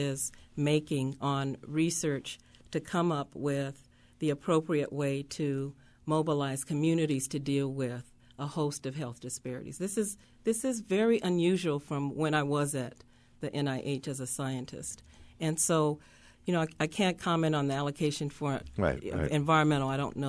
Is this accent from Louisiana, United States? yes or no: yes; New Orleans, Louisiana, United States; I think from a policy, I have to weigh in because I'm from New Orleans.